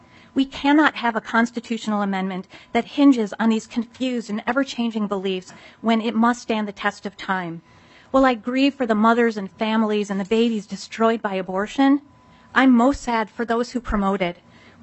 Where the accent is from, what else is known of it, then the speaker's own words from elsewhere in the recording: Mendota Heights, Minnesota, United States; Good morning … from Mendota Heights.